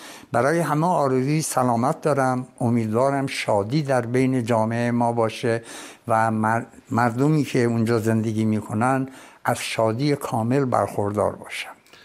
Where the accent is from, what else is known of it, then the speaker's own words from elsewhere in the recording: Iran; من اهل ایرانم، من اونجا بزرگ شدم، حامل پرچمش بودم تو میادین بزرگ جهان